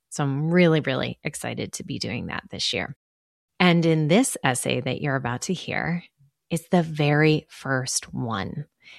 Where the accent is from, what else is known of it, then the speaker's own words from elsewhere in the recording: Chicago, Illinois, United States; also born or lived in Massachusetts; sacrificed everything, emotionally and financially, to move my family from Massachusetts back to my hometown of Chicago and pursue my dreams.